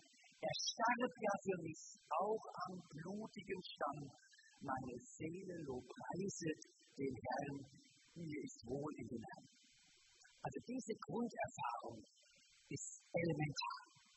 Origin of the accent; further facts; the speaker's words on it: Hesse, Germany; Ich weiß, in meiner Heimat, aus meiner oberhessischen Heimat